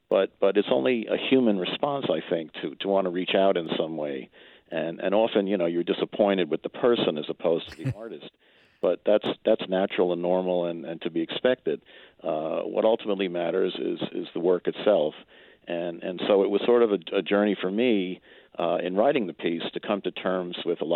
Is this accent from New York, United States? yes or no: yes; New York, United States; I grew up in New York and in the suburbs, and I was able to see a lot of great movies in the revival houses and occasionally on TV.